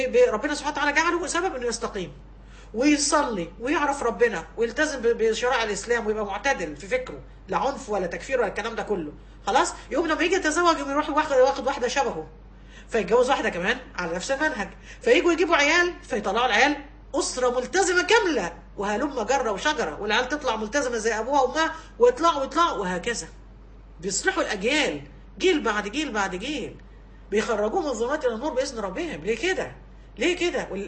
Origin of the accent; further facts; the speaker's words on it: Egypt; مثل شعبي عندنا في مصر